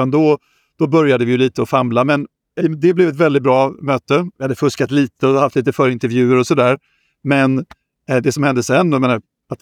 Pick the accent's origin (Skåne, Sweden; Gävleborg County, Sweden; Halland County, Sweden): Halland County, Sweden; Halmstad; jag är från Halmstadbo och jag har typ aldrig varit norr om Gävle